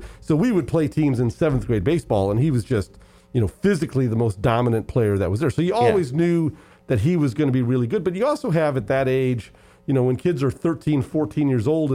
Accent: Crown Point, Indiana, United States; I grew up in Northwest Indiana, went to Crown Point and, you know, played baseball, badly up in Northwest Indiana as a kid and as a high school student.

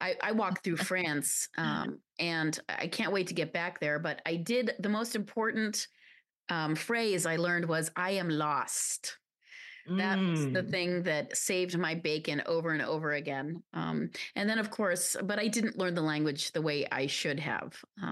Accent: Guyana; also born or lived in Pakistan; So I grew up in Guyana in South America and then in Pakistan.

